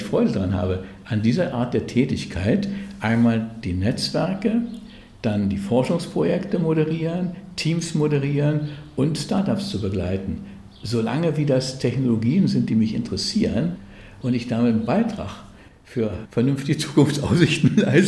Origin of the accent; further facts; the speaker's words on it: Berlin, Germany; Als Berliner werde ich jetzt sagen, gute Frage, noch eine Frage.